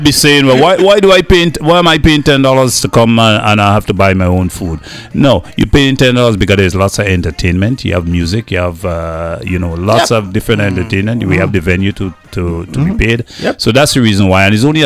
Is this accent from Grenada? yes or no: yes; Grenada; And I'm not saying that because I'm from Grenada.